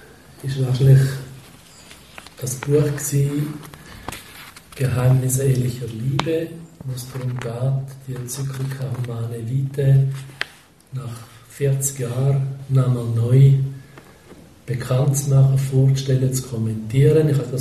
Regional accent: Zurich, Switzerland; Das war so eigentlich meine Kindheit in Zürich.

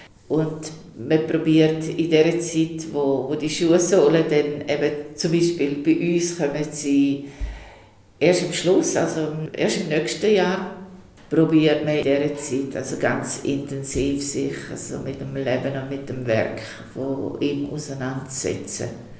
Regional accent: Switzerland; Das liegt dort ungefähr so wie vor 200 Jahren bei uns in der Schweiz.

